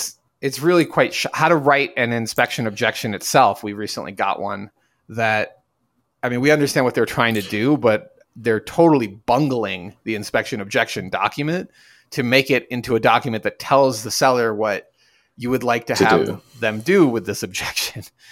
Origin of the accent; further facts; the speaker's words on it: New York, United States; now in Boulder, United States; I'm from New York. My parents, originally, I've been in Boulder for a long time